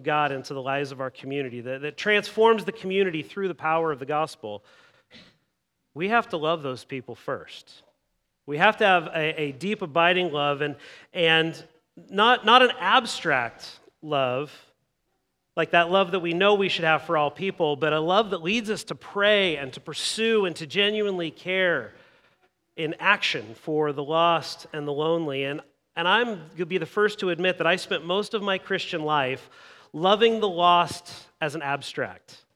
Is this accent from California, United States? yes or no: no; Eugene, Oregon, United States; also born or lived in Washington; Growing up in Eugene, going to football games myself, being around Autzen Stadium and that environment for my entire childhood